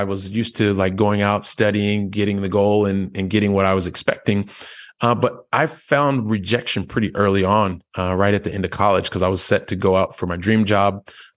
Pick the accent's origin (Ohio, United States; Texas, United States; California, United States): Ohio, United States; Columbus; I'm a guy from the Midwest of Ohio. I was born in the capital, Columbus, Ohio. Watched my parents struggle early on.